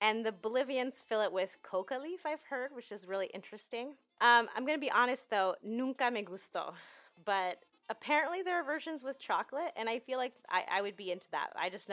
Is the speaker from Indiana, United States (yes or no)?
yes; Indiana, United States; Okay, so I grew up in the Midwest, in central Indiana